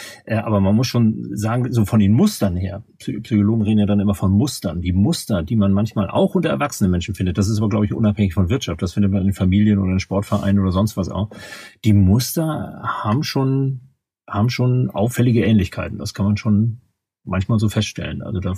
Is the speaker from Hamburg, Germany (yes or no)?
yes; Hamburg, Germany; born there; now in Lower Saxony, Germany; stamme ich aus dem norddeutschen Raum. Ich bin in Hamburg geboren, in der Hansestadt Hamburg und wohne quasi, wenn man südlich der Elbe Hamburg verlässt, zwischen der Hamburger Landesgrenze und Buxtehude, in so einem ganz klitzekleinen Dorf mitten im Wald